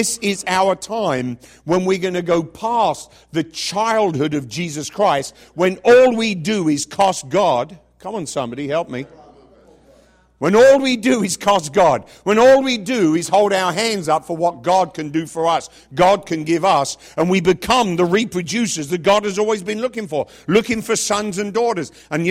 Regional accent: England, United Kingdom; Growing up in England

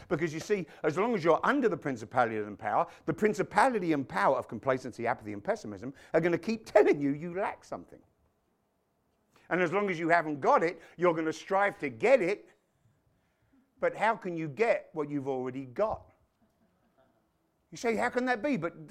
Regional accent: England, United Kingdom; I mean, I'm English.

